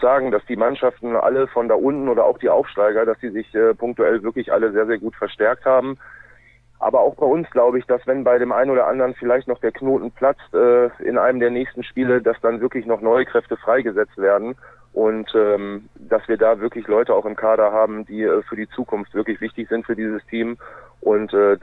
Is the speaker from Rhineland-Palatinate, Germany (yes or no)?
no; Lübbecke, North Rhine-Westphalia, Germany; born there; also born or lived in Minden / Bremerhaven; ich bin tatsächlich in Lübbecke zur Welt gekommen, habe dort die ersten 4 Lebensjahre dann im Raum Minden gewohnt, bin dann aber, habe einen kleinen Abstecher nach Bremerhaven gemacht